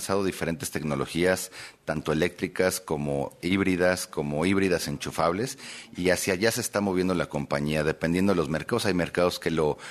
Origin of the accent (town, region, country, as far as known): Mexico